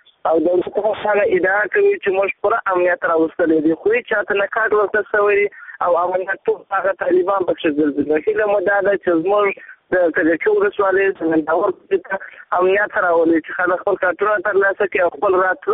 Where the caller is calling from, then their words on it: Helmand, Afghanistan; زه افغان یم او د هلمند ولایت څخه مې تاسو ته زنګ وهلی.